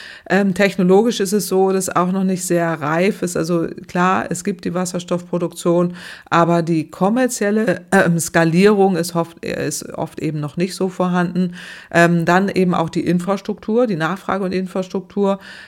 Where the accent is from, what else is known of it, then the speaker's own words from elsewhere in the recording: Lower Saxony, Germany; in Hamburg, Niedersachsen, meine Heimat auch.